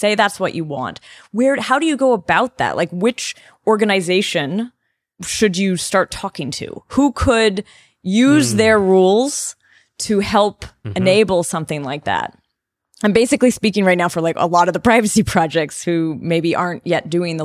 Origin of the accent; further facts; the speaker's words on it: Canada; now in Germany; I'm Canadian living in Germany.